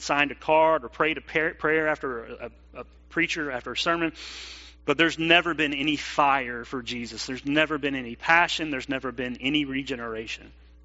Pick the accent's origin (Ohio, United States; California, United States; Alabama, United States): Alabama, United States; Opelika; Back when I was growing up in Opelika, Alabama, as a kid, as a teenager, it seemed like everybody around me was already a Christian.